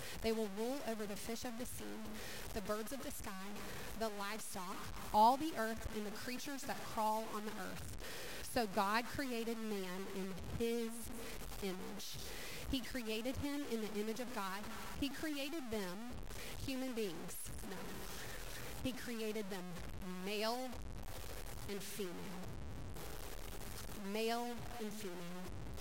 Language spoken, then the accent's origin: English; United States; accent: country; I'm from America. I've got a country accent sometimes.